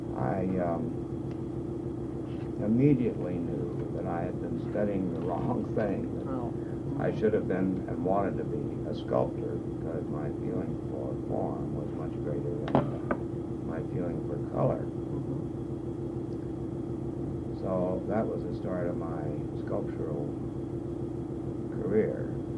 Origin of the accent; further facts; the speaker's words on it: Bowling Green, Missouri, United States; born there; I was born in Bowling Green, Missouri, a small town about 90 miles north of St. Louis, in 1908.